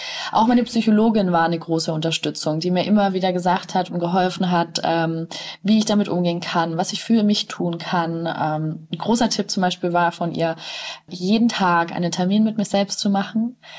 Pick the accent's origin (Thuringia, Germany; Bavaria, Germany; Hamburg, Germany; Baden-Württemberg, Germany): Bavaria, Germany; Nuremberg; Ich komme aus Nürnberg und muss wieder zurückfahren.